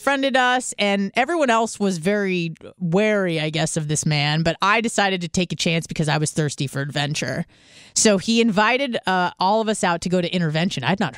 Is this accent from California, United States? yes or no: yes; Carlsbad, California, United States; Yes. Well, it was Carlsbad, North County.